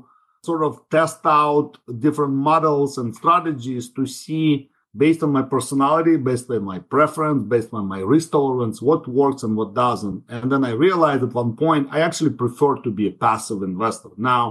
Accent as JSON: {"language": "English", "country": "Ukraine", "moved": "yes", "lives_now": "United States", "said": "So I'm originally from Ukraine. I have immigrated 30 plus years ago and ended up settling down in Silicon Valley."}